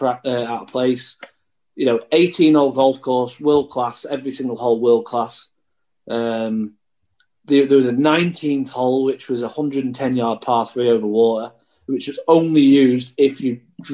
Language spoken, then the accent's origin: English; England, United Kingdom; Just because it's the Open, and I'm English.